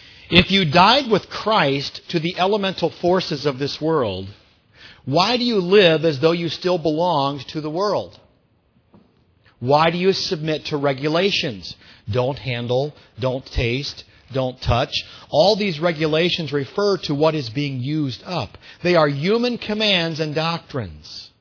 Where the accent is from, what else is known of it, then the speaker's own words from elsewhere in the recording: Pennsylvania, United States; born there; In Pennsylvania, I was born in Pennsylvania